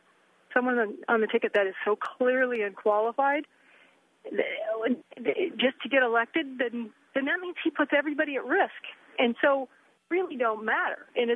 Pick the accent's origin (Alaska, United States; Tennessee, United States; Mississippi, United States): Alaska, United States; As I said, I'm from Alaska